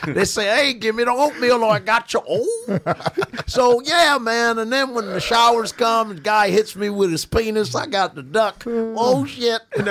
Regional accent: Nigeria; And I'm Nigerian.

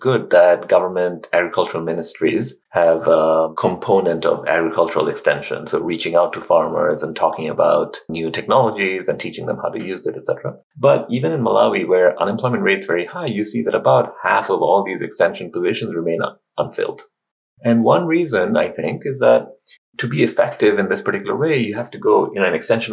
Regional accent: Bangladesh; So when I was growing up in Bangladesh, say in the 80s, one of our main concerns were about food security.

